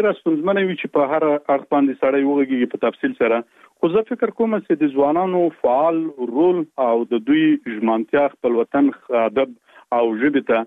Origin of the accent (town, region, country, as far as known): Khost, Afghanistan; born there